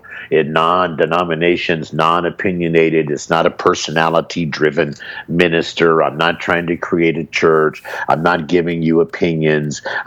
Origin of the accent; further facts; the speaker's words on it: United States; now in Negril, Jamaica; Now, of course, I live in Negril, Jamaica, and I'm from America, okay? My life is from America.